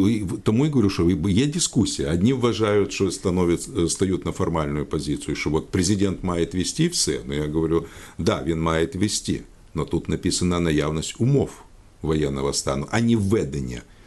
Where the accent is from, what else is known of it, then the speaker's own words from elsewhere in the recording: Odesa, Odesa Oblast, Ukraine; як у нас в Одесі кажуть, це дві великі відмінності